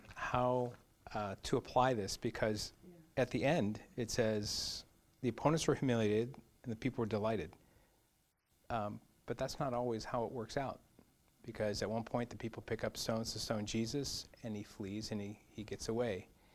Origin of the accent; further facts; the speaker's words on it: United States; I think, as an American, I think, who cares?